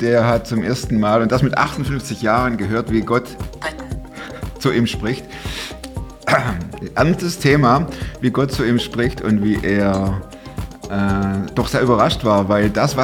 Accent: Baden-Württemberg, Germany; ich als Schwabe kann lachen, ne? Ich höre ständig, du sprichst nicht Deutsch

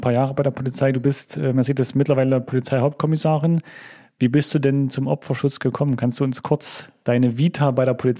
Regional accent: Thuringia, Germany; ich komme aus Thüringen

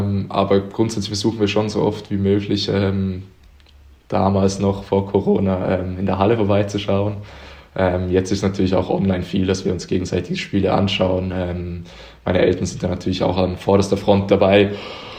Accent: Uster, Zurich, Switzerland; Ich bin in Uster geboren, das ist in der Nähe von Zürich, also ja, nicht im Vorort von Zürich, aber so eine kleinere Stadt in der Nähe von Zürich. Und bin da, sag ich mal, eher ländlich eigentlich geboren und da auch aufgewachsen.

